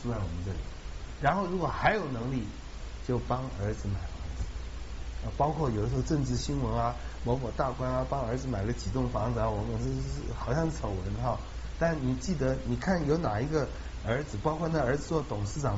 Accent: China; 我们中国人做了王当然就是盖宫殿了

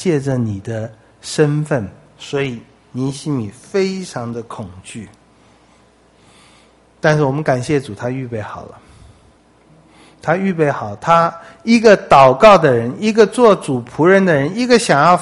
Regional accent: China; 我想我们中国人对这个也是特别的有戚戚焉

